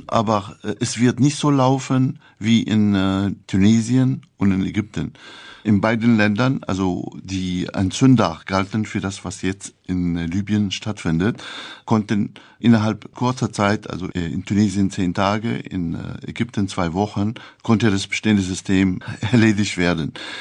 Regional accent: Damascus, Damascus Governorate, Syria; Ich stamme aus Damaskus.

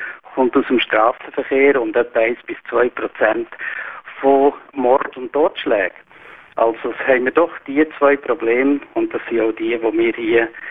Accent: Switzerland; Und als Schweizer habe ich eben gelernt, dass in einer Demokratie nur funktionieren kann.

